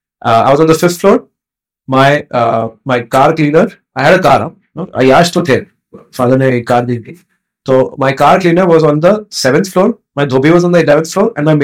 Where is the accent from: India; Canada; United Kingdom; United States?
India; Pune, Maharashtra; Like, same thing if you tell me in Pune, which is my hometown, I would be like, what sort of nonsense is it, right?